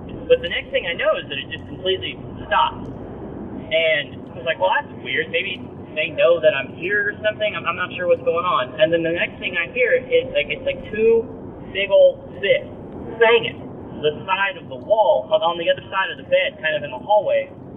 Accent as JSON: {"language": "English", "town": "Tulsa", "region": "Oklahoma", "country": "United States", "said": "I am from Tulsa, Oklahoma."}